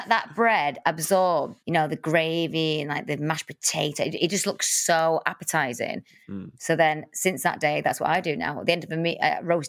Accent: Salford, North West England, United Kingdom; I'm from Salford.

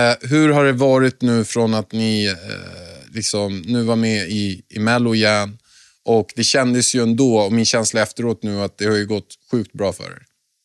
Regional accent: Vega, Stockholm County, Sweden; Jag kommer från Vega.

